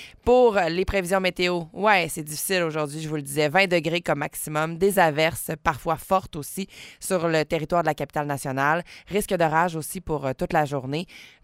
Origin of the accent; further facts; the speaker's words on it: Quebec, Canada; qui nous concerne quand même en tant que Québécois